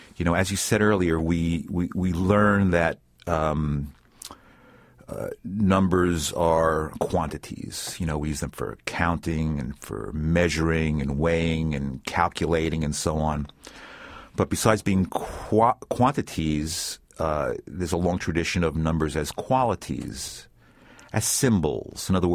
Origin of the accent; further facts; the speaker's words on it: New York City, New York, United States; I grew up in and around New York City, so I spent a lot of time in the public library there